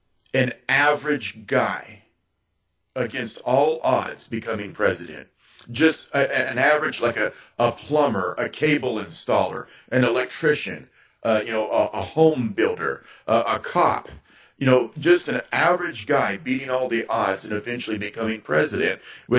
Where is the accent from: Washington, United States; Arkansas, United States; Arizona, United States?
Arizona, United States; And I'm from Arizona.